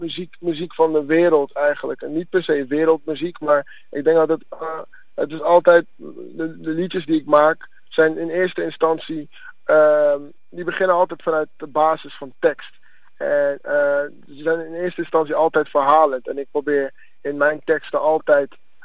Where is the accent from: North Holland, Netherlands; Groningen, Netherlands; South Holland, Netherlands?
North Holland, Netherlands; Amsterdam; born there; Ik kom uit Ghana. Ik ben wel in Amsterdam geboren, maar mijn ouders komen uit Ghana.